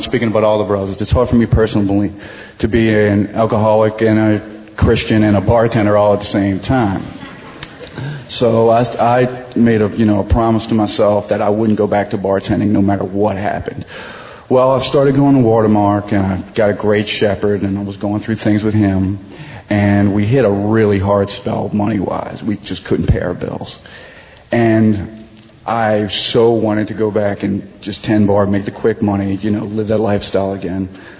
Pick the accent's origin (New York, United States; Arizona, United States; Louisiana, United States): Louisiana, United States; New Orleans; moved away; I'm a believer. I struggle with alcoholism, and I'm from New Orleans. Me and my family came down from Katrina. And when I got here, I started embracing the Lord again.